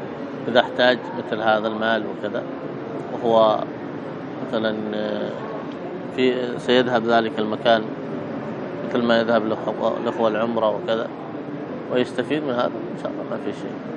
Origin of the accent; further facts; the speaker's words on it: Yemen; بعض الأماكن التي مثلا عندنا في اليمن هنا